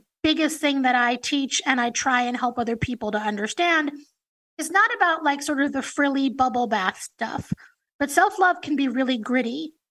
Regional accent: New York, United States; because I'm a Jew from New York.

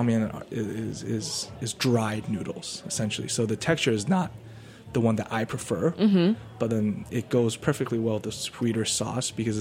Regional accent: Taiwan; because I'm from Taiwan, right?

